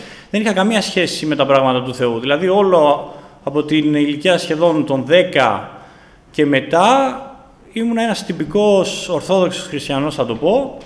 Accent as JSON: {"language": "Greek", "town": "Athens", "region": "Attica", "country": "Greece", "tie": "born or raised there", "said": "Μεγάλωσα στην Αθήνα, στην Κυψέλη, μια άσχημη περιοχή, δύσκολη ζωή"}